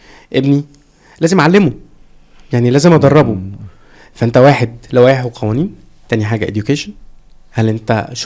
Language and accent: Arabic; Egypt; بس الميزه عندنا في مصر ان عندنا شبكه طرق كويسه